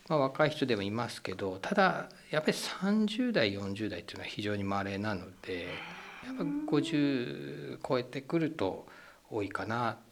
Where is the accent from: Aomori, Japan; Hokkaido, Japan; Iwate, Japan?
Iwate, Japan; Morioka; 私は盛岡市内ですね。